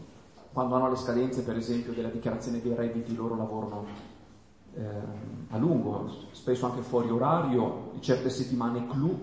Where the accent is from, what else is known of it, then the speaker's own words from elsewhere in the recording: Faenza, Emilia-Romagna, Italy; noi siamo di Faenza, insomma.